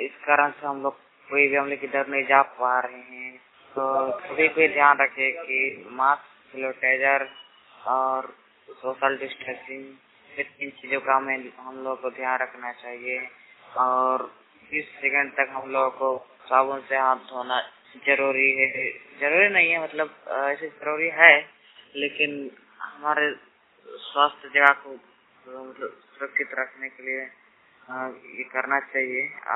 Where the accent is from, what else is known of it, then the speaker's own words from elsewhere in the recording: Madhya Pradesh, India; हम मध्य प्रदेश के रहने वाले हैं।